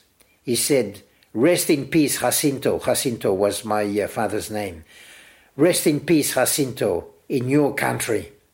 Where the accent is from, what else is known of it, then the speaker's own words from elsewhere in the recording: France; now in Australia; I hold a dual citizenship. I'm both Australian and French. I was brought up and educated in the French system, but when I come to France, I no longer feel it is my country. I don't feel at home there. After 52 years in Australia